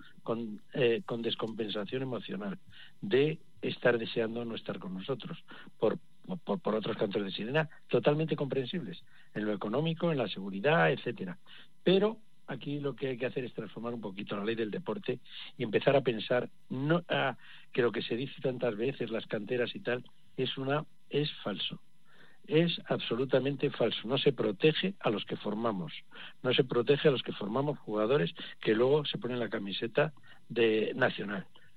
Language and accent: Spanish; Spain; Yo soy un español rarito